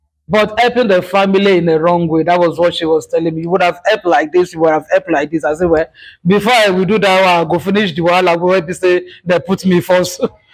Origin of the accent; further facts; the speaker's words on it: Edo, Nigeria; Sorry that I'm speaking my village language. I'm from Edo State, but I'm not the Yabini.